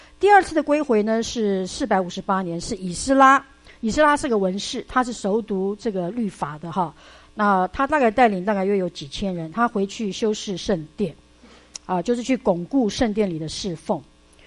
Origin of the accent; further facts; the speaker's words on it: Sichuan, China; 那是我的同胞，我是四川人